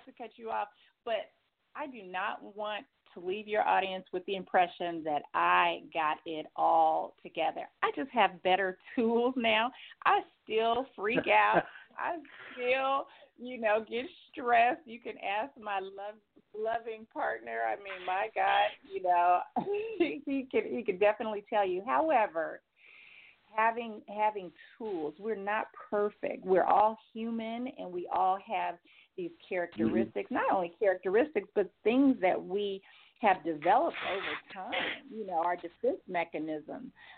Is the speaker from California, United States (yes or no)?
yes; California, United States; when I am from California.